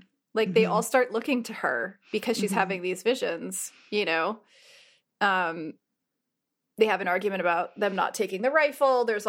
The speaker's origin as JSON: {"language": "English", "region": "New Jersey", "country": "United States", "accent": "Jersey", "said": "I think the more my Jersey accent is coming back because I keep catching it when I'm teaching."}